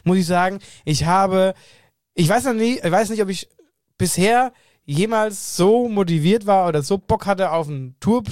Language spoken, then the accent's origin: German; Wöllstadt, Hesse, Germany; Also in Niederwöllstadt, in Wöllstadt, in meiner Heimatgemeinde, zu musizieren